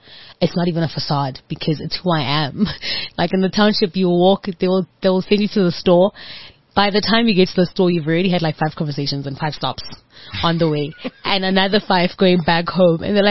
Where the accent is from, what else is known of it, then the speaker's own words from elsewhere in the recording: Orlando, Florida, United States; obviously receiving love from home and where I grew up in Orlando